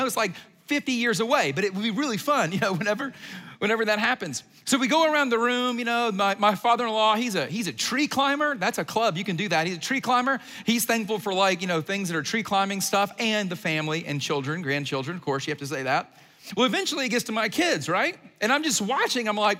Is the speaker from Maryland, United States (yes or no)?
no; Atlanta, Georgia, United States; I mean, I grew up in Atlanta. I walked through humidity, if anything, and which is way worse than snow if we're thinking about it.